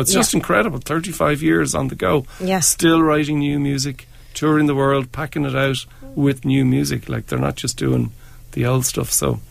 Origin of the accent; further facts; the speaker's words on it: Bray, Leinster, Ireland; I'm from Bray, and he's from those parts as well.